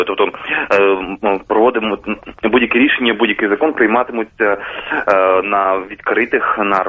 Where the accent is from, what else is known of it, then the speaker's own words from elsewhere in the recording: Zhovkva, Lviv Oblast, Ukraine; Львівська область, місто Жовква.